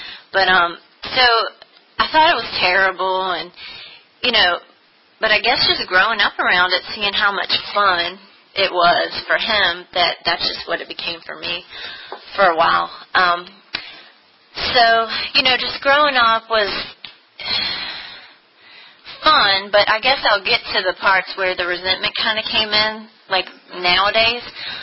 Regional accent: Hopewell, Virginia, United States; So I am an only child, and I'm from Hopewell, Virginia.

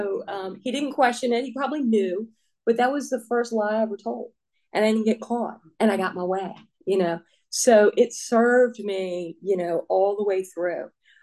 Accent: Quentin, Virginia, United States; It was a teeny tiny church he preached at as I was growing up in Quentin, Virginia.

